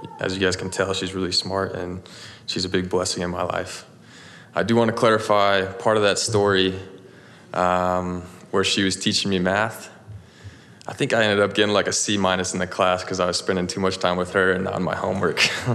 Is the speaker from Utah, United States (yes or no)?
yes; Mapleton, Utah, United States; I'm from Mapleton, Utah.